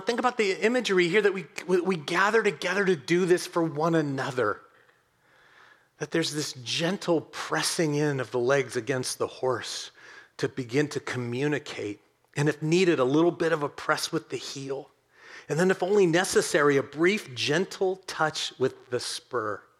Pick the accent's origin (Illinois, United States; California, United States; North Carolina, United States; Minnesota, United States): California, United States; Oakland; I was born and bred in Oakland.